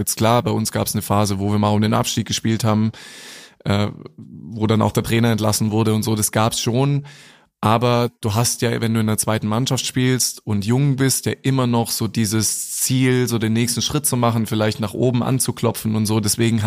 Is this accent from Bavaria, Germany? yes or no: no; Reutlingen, Baden-Württemberg, Germany; Ich bin in Reutlingen aufgewachsen und sind halt immer noch mal 50 Kilometer